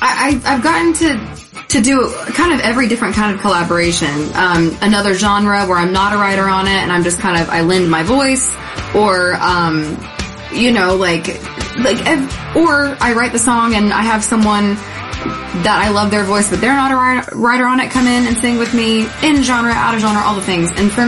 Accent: Knoxville, Tennessee, United States; I grew up in Knoxville, Tennessee, so country was super, super prevalent around me.

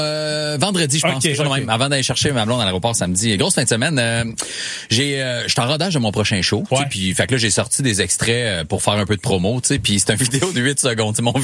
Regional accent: Haiti; puis je suis haïtien.

